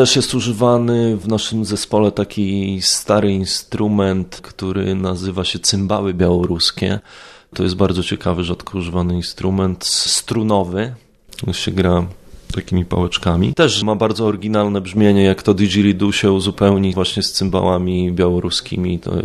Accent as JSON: {"language": "Polish", "town": "Sejny", "region": "Podlaskie Voivodeship", "country": "Poland", "said": "Ja pochodzę z takiego małego miasteczka na Suwalszczyźnie, które nazywa się Sejny. Blisko granicy z Litwą to są tereny przygraniczne, piękne jeziora, lasy, natura"}